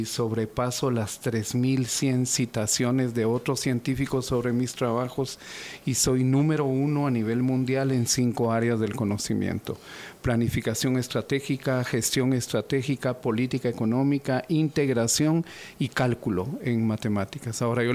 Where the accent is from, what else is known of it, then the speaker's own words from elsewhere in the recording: Guatemala; soy guatemalteco, gané una beca, soy egresado de San Carlos en Ingeniería Agronómica.